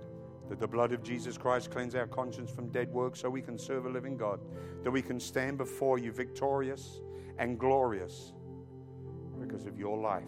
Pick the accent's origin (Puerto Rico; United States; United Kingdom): United Kingdom; England; as an Englishman, I'm not fully aware of the laws of your country.